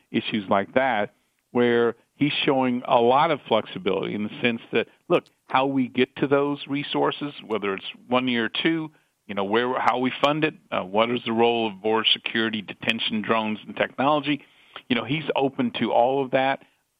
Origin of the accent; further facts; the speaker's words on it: Houston, Texas, United States; And from Texas, I'm from the Houston region. You mentioned it north of Houston.